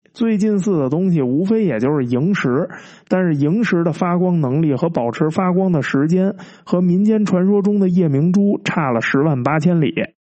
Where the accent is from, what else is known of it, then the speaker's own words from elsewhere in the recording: China; moved away; 后来我离开中国之后就断了联系